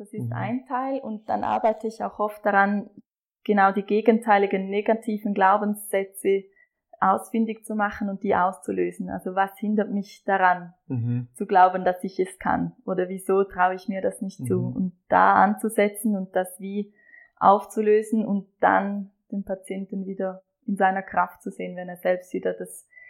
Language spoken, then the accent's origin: German; Appenzell, Switzerland; Ich komme aus dem Appenzellerland.